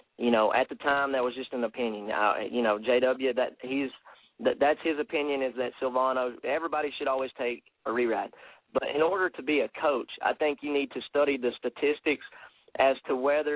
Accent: United States; I mean, honestly, I'm an American

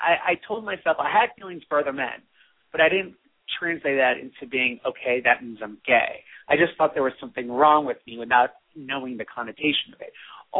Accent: Manhattan, New York, United States; And it's even more interesting because I grew up in Manhattan

